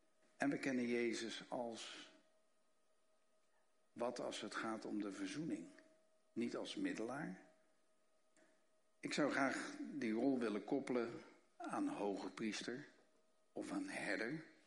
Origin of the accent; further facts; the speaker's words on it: Rotterdam, South Holland, Netherlands; Ik kom uit Rotterdam